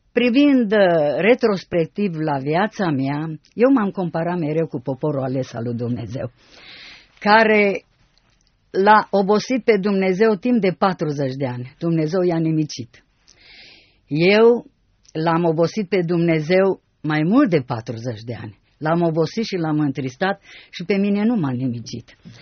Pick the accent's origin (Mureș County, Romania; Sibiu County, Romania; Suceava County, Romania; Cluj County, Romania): Sibiu County, Romania; Sibiu; Sunt din Sibiu, acolo era o filarmonică renumită